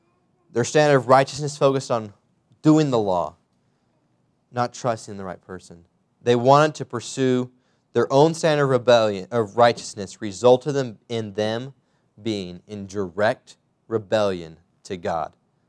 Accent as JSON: {"language": "English", "town": "Oklahoma City", "region": "Oklahoma", "country": "United States", "tie": "born or raised there", "said": "I grew up in Oklahoma City where sin, it's rampant. It's a big city."}